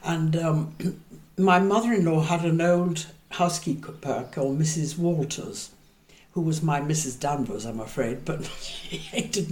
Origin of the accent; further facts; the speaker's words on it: Mexico; first language French; English is a second language; It's because I was brought up in Mexico, Spanish, my French mother, my first language